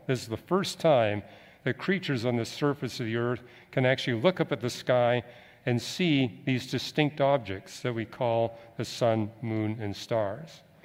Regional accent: Canada; now in California, United States; But I remember I came to California from Canada in 1973

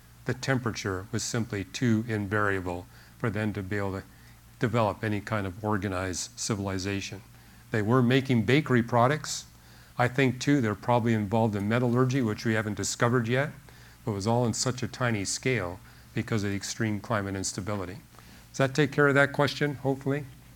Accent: Canada; Well, I'm from Canada.

